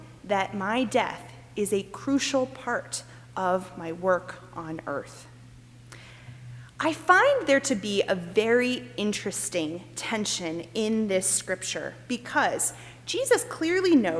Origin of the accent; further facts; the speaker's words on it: Pennsylvania, United States; I wanted to make sure that I had easy, inexpensive transportation from where I grew up in Pennsylvania to wherever I was going to go to college.